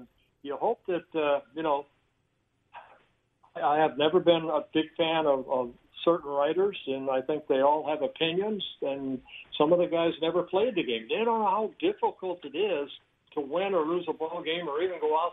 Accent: California, United States; also born or lived in Netherlands; I was born in Holland, grew up in Southern California

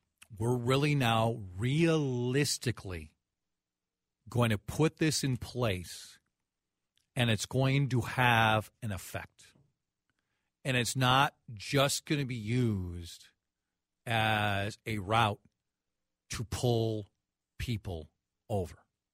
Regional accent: Golden Valley, Minnesota, United States; my house I grew up in Golden Valley

